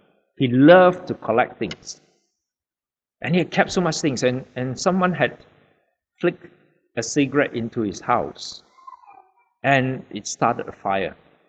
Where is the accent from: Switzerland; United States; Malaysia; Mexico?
Malaysia; now in Australia; My first woolen jumper, because you know I come from Malaysia, so I never worn woolen before.